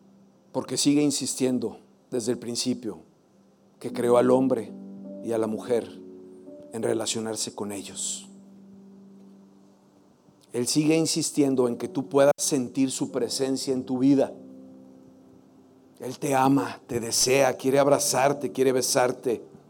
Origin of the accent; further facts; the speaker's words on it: Italy; como buen italiano sanguíneo